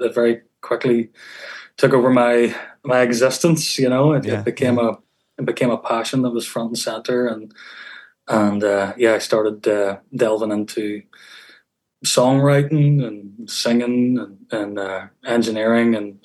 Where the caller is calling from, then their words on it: Belfast, Northern Ireland, United Kingdom; So, I'm here. I'm still based in Belfast.